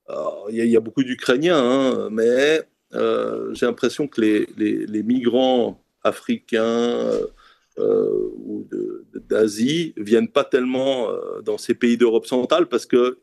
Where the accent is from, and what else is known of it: Switzerland; born there